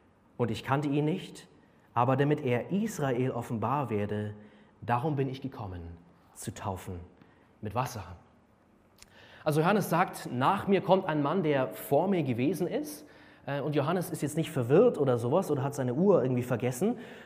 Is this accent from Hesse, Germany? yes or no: no; Munich, Bavaria, Germany; Ich komme ja aus München